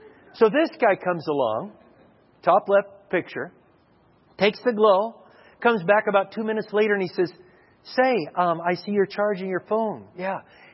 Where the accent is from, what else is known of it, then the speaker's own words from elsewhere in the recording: Dallas, Texas, United States; I said, wow, I'm from Dallas area.